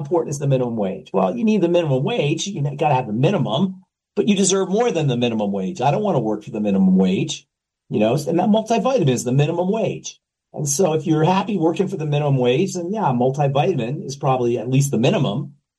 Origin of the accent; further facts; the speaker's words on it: Queens, New York, United States; Rita, my old stomping grounds, Queens. I'm from Queens.